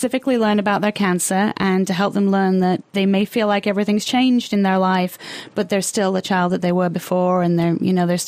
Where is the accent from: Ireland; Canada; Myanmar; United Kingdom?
United Kingdom; England; moved away as an adult; also born or lived in Wisconsin; now in Tennessee, United States; I moved from England in my early 20s, just after college. I moved from England and spent 10 years in Wisconsin, and now 10 years down here in Tennessee.